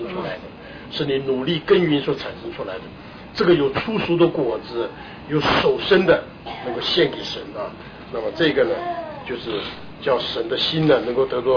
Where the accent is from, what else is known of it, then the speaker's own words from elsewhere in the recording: China; 但是呢按照肉身上面来讲呢，我们是中国人，对不对？